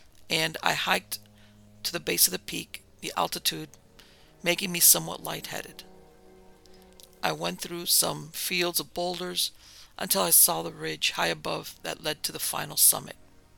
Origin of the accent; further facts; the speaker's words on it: Colorado, United States; Now, I grew up in Colorado, so to me a mountain pass is simply just a road that goes over a mountain.